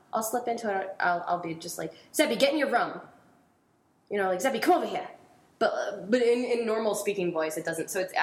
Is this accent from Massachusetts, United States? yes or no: yes; Malden, Massachusetts, United States; Oh, I am from Malden, Massachusetts.